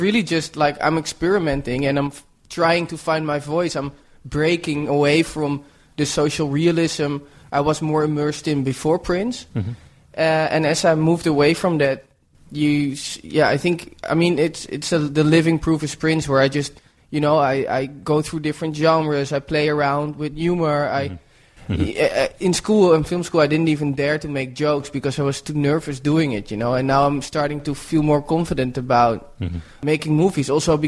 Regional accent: Amsterdam, North Holland, Netherlands; English is a second language; now in New York, United States; I mean, I grew up in Amsterdam.

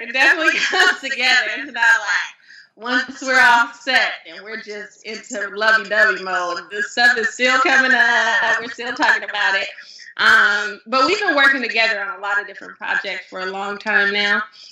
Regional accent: Los Angeles, California, United States; We actually, we're both from Los Angeles, and we went to the University of California, Riverside, and we met my freshman year.

